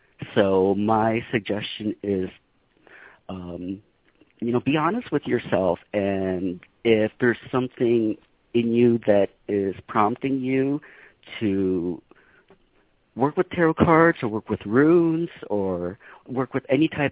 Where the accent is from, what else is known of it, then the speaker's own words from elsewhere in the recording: Michigan, United States; now in San Francisco, United States; I was brought up in Michigan, so there wasn't a lot of metaphysical resources in the Midwest for me growing up. So when I moved to San Francisco, the Wicca community was here.